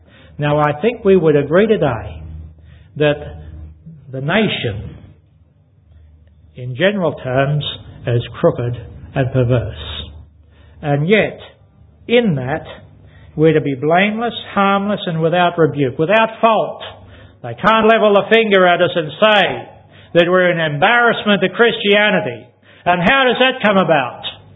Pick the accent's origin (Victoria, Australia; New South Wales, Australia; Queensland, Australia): Victoria, Australia; Ballarat; I was brought up in the Ballarat area where there's lots of gold found.